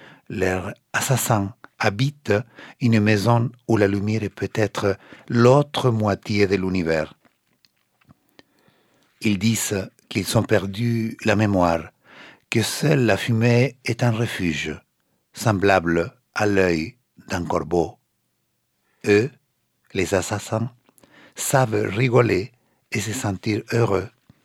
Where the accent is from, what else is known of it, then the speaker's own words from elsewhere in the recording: Chile; French is a second language; moved away; mon expérience en tant qu'adolescent, dans une période noire de l'histoire de mon pays natal